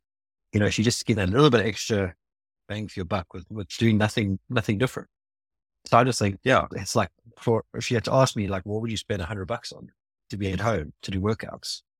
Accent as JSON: {"language": "English", "country": "South Africa", "said": "you would have known clearly being South African that I would be a meat eater."}